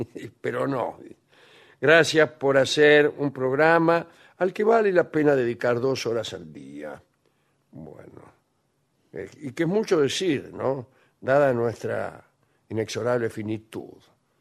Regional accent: Bahía Blanca, Buenos Aires Province, Argentina; Ojalá muy pronto los bahienses tengamos el agrado de recibirlos.

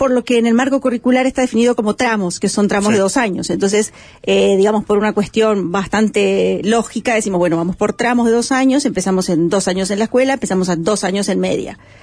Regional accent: Uruguay; Como buenos uruguayos, siempre estamos mirando para afuera

